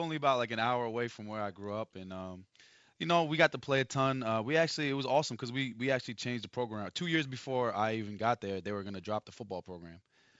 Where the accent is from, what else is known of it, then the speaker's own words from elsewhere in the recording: New Jersey, United States; Yeah, I'm from Jersey. Proud of it.